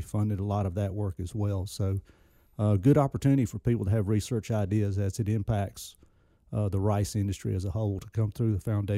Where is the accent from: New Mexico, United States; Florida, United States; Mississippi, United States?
Mississippi, United States; Greenville; I started out born and raised in Greenville, Mississippi. Went to school for my undergrad at Louisiana Tech after officially flunking out of Mississippi State University.